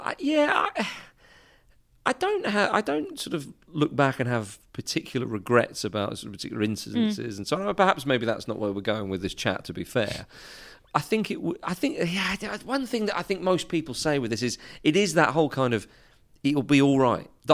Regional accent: Scotland, United Kingdom; my parents were English and I grew up in Scotland.

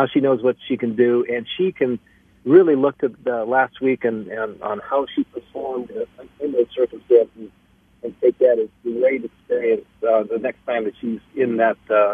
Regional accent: California, United States; also born or lived in Ohio; I was born in Ohio, but I was, raised in California.

